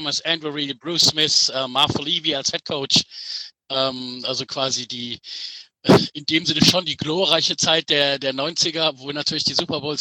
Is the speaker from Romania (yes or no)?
no; Düsseldorf, North Rhine-Westphalia, Germany; born there; Ich bin gebürtiger Düsseldorfer.